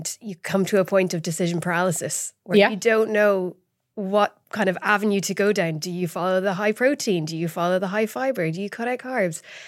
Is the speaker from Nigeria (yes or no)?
no; Ireland; now in United Kingdom; I'm from Ireland. I grew up there and moved over to the UK 13 years ago.